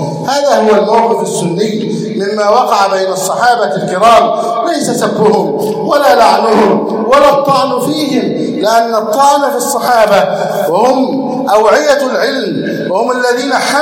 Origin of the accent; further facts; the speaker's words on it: Egypt; اللهم احفظ بلدنا مصر واجعلها أمنا أمانا سخاء رخاء